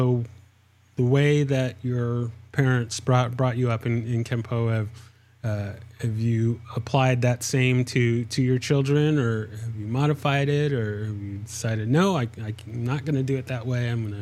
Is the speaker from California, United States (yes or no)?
yes; San Diego, California, United States; So I'm originally from the San Diego area